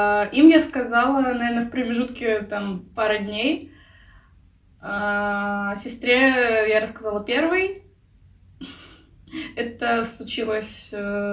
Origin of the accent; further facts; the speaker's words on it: Minsk, Belarus; now in Vilnius, Lithuania; Мне 18 лет. Я из Минска. Но на данный момент я проживаю в Вильнюсе.